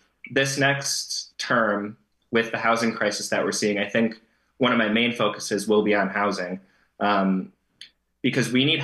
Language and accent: English; Pittsfield, Massachusetts, United States; I was born and raised in Pittsfield.